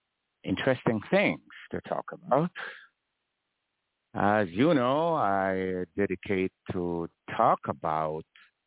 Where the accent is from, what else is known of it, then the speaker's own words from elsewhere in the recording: Jamaica; I was born and raised in Jamaica.